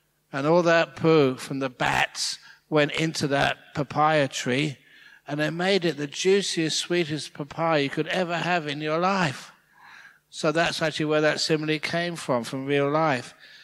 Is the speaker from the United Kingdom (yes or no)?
yes; England, United Kingdom; I'm English. That's where I was born.